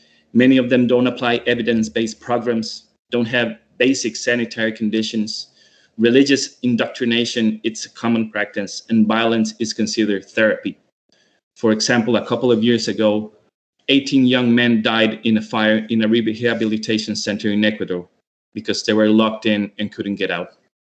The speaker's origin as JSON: {"language": "English", "country": "Costa Rica", "said": "I'm from Costa Rica in Central America"}